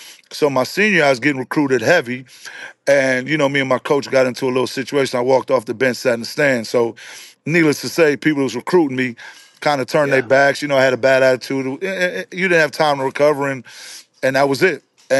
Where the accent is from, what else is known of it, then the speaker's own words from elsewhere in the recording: Belize; I was a kid from Belize